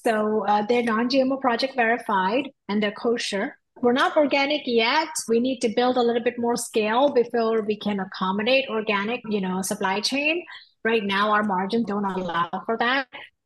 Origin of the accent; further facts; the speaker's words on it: India; I'm Indian, so I'm very well aware of all the kinds of plant sources